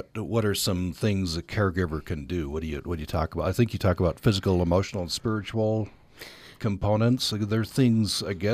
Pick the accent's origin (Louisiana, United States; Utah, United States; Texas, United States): Utah, United States; Vernal; For example, Vernal is my hometown, so there I just did caregiver respite Vernal.